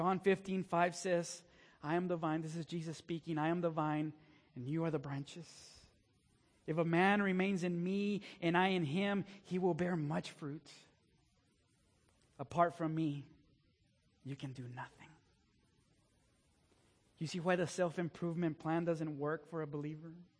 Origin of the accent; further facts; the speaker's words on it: Texas, United States; If you're from West Texas, you know what they are, right? I grew up out in West Texas. We don't have trees.